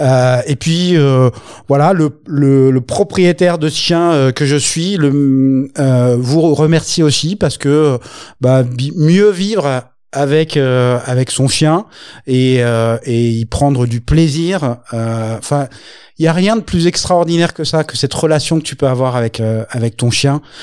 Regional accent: Grand Est, France; Il se trouve que je suis alsacien

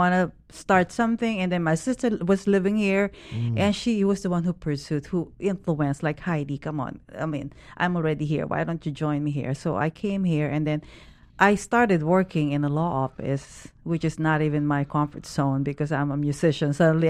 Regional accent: Philippines; Actually, I leave them because I'm from the Philippines.

